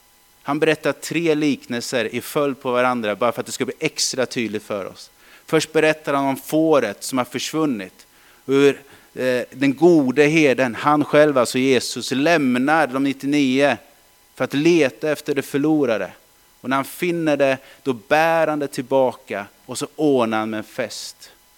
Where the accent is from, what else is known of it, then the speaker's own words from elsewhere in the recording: Strömsfors, Östergötland, Sweden; 593 Strömsfors tror jag var. Eller 596. Där jag växte upp.